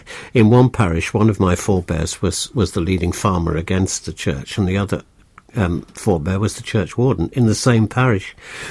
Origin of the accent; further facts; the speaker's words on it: Wales, United Kingdom; also born or lived in Lampeter / Kidwelly; now in Wem, United Kingdom; I'm Shropshire by adoption, I suppose, but still prefer to think of myself as Welsh. And then, of course, I went back then and lived for 30 years in Wales, Lampeter and Kidwelly.